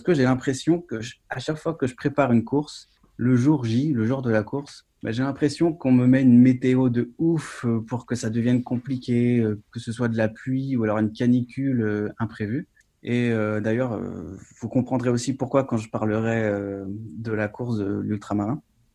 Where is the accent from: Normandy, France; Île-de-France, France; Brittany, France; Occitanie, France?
Brittany, France; En plus, je suis breton, donc il faut que je vende mon pays.